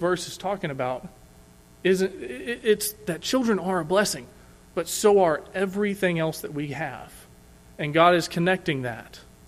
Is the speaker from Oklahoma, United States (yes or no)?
yes; Tulsa, Oklahoma, United States; We're originally from Tulsa. We moved here in July.